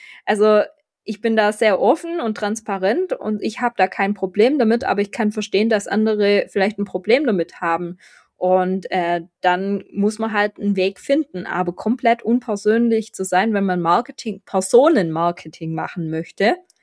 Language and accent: German; Baden-Württemberg, Germany; accent: Swabian; ich bin Schwäbin, ich rede Schwäbisch